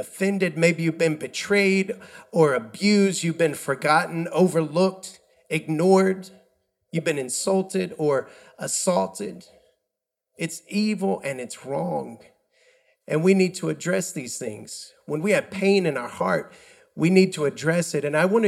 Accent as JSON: {"language": "English", "country": "United States", "moved": "yes", "lives_now": "Indonesia", "said": "right here at home in Indonesia. Also, my home country of the United States"}